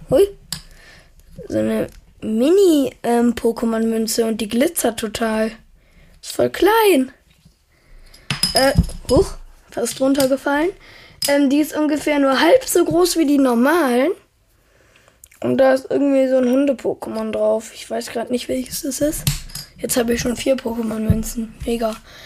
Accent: Germany; Also ich komme nicht aus den Niederlanden, ich komme aus Deutschland.

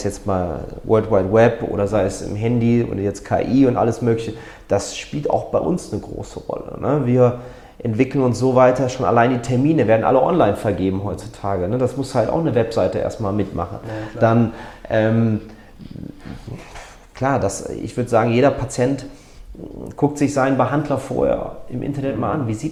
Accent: Cologne, North Rhine-Westphalia, Germany; Ich bin auch eine Kölsche Jung

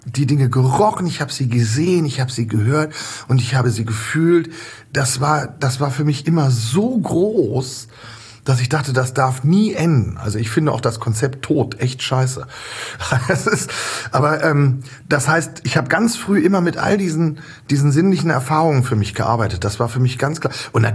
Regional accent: Lower Saxony, Germany; born there; Ich bin im Emsland geboren.

